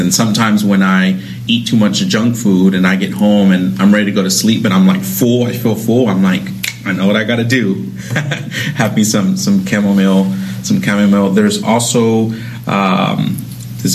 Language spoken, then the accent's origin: English; Peru; So we're from Peru. I'm from Peru.